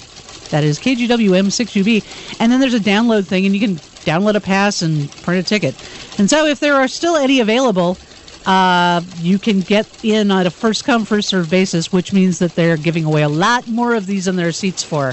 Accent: Los Angeles, California, United States; Growing up in the Los Angeles area, I didn't realize like how much people like really enjoyed seeing their hometown on TV.

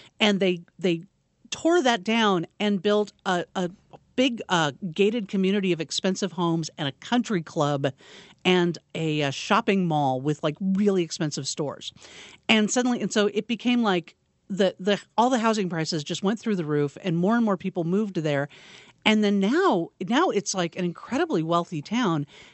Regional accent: California, United States; my hometown is weird because it's in Southern California and it's on the beach. And when I grew up, it was very much just a suburban community.

